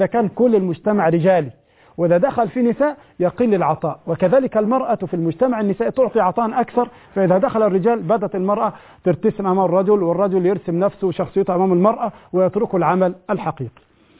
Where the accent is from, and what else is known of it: Egypt